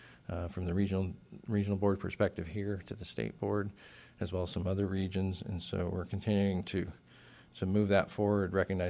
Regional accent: Los Angeles, California, United States; One of the most glaring examples to me is near where I grew up in Los Angeles, on the kind of the suburban fringe.

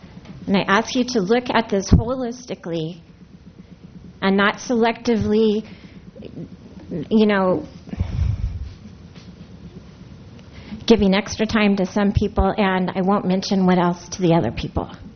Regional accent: Morro Bay, California, United States; I am from Morro Bay, California.

